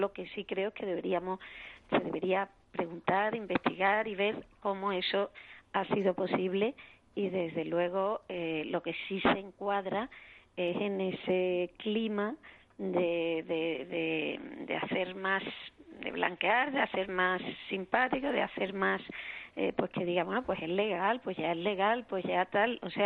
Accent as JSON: {"language": "Spanish", "country": "Spain", "said": "a mí como víctima del terrorismo, y no solo como española"}